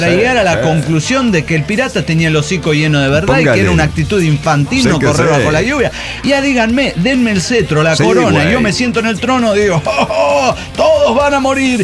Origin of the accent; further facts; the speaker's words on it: Guamúchil, Sinaloa, Mexico; Soy de Guamuchil, Sinaloa, la tierra donde creció